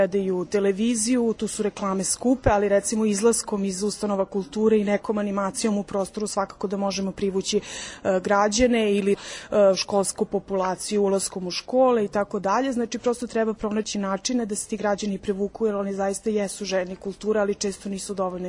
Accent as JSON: {"language": "Serbian", "region": "Belgrade", "country": "Serbia"}